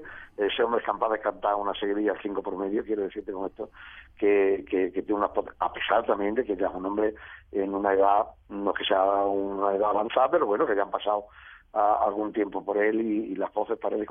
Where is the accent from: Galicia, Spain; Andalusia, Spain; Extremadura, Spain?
Extremadura, Spain; que como los extremeños no hay quien los hagamos porque estamos en frontera, evidentemente.